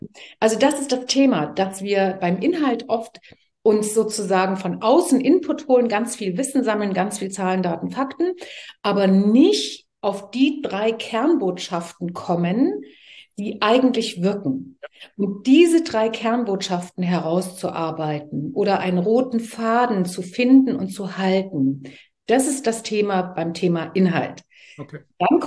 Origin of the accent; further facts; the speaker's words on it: East Germany, Germany; weil ich hatte ja kein Geld als Ossi